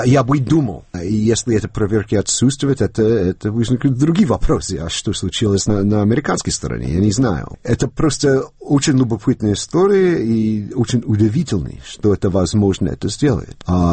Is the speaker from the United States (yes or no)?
yes; Connecticut, United States; Russian is a second language; Я сам из Коннектикута